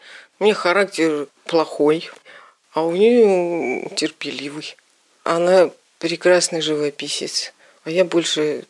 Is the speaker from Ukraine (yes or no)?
yes; Yalta, Crimea, Ukraine; Я с юга, я из Ялты, я более так как-то насыщенно к цвету отношусь.